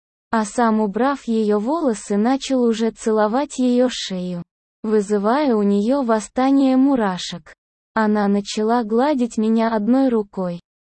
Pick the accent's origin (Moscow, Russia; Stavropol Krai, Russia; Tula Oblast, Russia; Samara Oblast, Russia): Moscow, Russia; Мне на данный момент 21 год. Родился и живу в Москве.